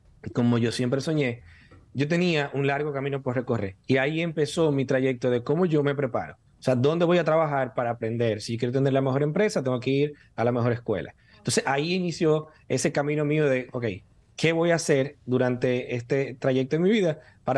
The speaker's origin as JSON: {"language": "Spanish", "town": "Santo Domingo", "region": "Distrito Nacional", "country": "Dominican Republic", "tie": "born or raised there", "said": "Mi papá de Santiago, yo tengo una buena parte de mí santiaguera, pero nací en Santo Domingo, soy capitaleño"}